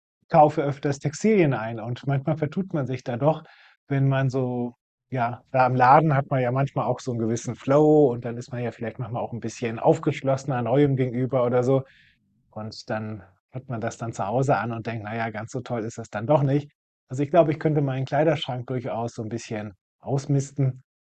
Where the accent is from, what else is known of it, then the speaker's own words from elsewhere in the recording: Lower Saxony, Germany; born there; now in Lingen, Germany; Gebürtig komme ich aus dem Großraum Cuxhaven, genauer gesagt aus dem Dorf Na.